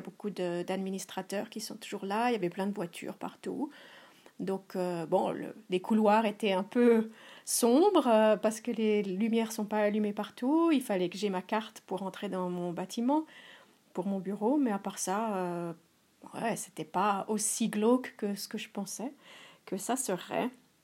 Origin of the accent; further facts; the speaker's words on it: Switzerland; accent: Swiss; Et puis, comme ça, vous pouvez entendre mes et puis mon accent suisse.